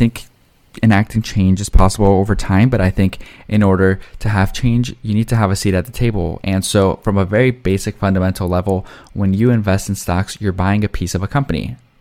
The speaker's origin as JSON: {"language": "English", "country": "Colombia", "said": "And you're talking about your parents coming from the Philippines, I'm coming directly from Colombia."}